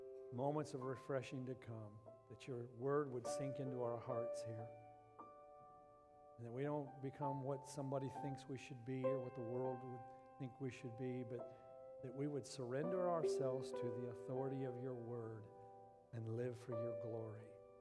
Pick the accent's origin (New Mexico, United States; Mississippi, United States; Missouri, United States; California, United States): New Mexico, United States; Albuquerque; I grew up in Albuquerque, at the base of the Sandia Mountains, and we did that all the time as kids.